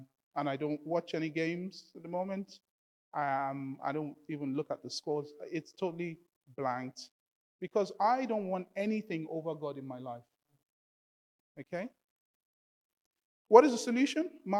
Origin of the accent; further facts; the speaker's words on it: Lagos, Nigeria; So I was born and raised in Lagos. That's 3,000 miles away.